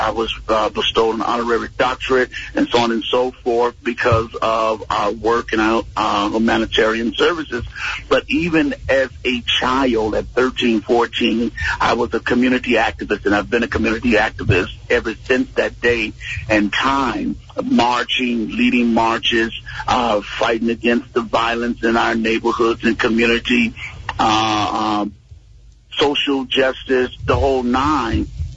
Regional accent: Chicago, Illinois, United States; kid in the Inglewood community in the south side of Chicago. And we had a lot of hard knocks there growing up in Inglewood, seeing a lot of different things.

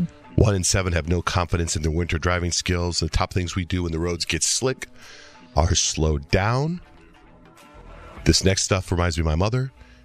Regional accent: Arizona, United States; also born or lived in Cincinnati, United States; I grew up in Arizona and my first on-air radio job was in Cincinnati, which was fine until it started to snow.

